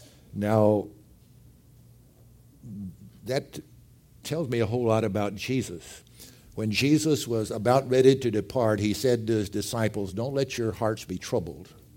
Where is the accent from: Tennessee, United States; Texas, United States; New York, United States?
Texas, United States; Groesbeck; know where Groesbeck, Texas is? A few people do. Just talk to Brother Robert. He knows it. That's my hometown also.